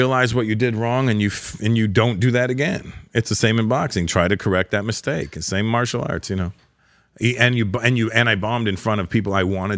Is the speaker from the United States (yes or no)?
no; Toronto, Ontario, Canada; and it was in Toronto. It was my hometown, and I'm a hip-hop guy.